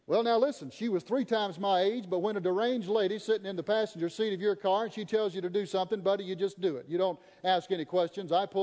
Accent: Tennessee, United States; But I'm going to tell you, I grew up in McNary County, Tennessee, the home of Walking Tall Buford Pusser.

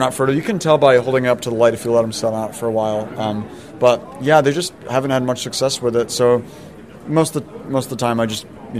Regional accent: New York, United States; as a New Yorker, the living arrangements are always changing

